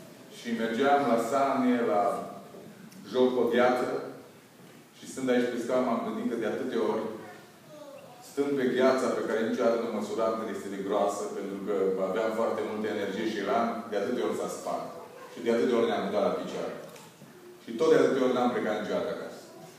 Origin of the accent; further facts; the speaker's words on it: Romania; Unul simplu este că sunt român, ca și voi.